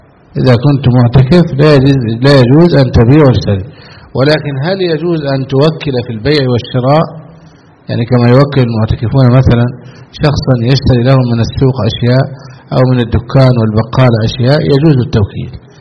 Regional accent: Egypt

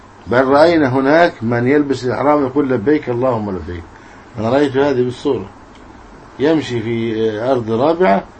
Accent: Egypt

